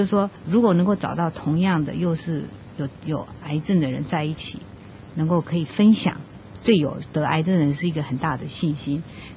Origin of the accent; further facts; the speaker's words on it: China; moved away as an adult; now in United States; 那我们中国人，尤其我们这种第一代来的美国人，我们这些东西不适合我们。